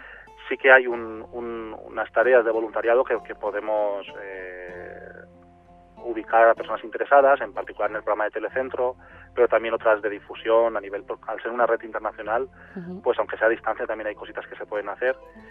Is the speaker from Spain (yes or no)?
yes; Elche, Valencian Community, Spain; me estoy imaginando volviendo a casa de mis padres en esa tranquilidad de recogida en el nido de la ciudad de origen de uno, ahí en Elche